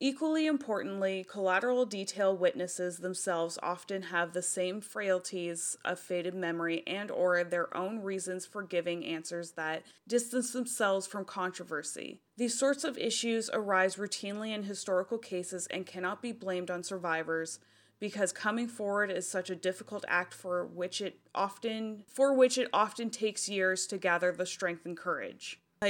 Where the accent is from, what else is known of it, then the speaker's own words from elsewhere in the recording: Canada; As Canadian, I am saddened by the reactions of far too many people on social media.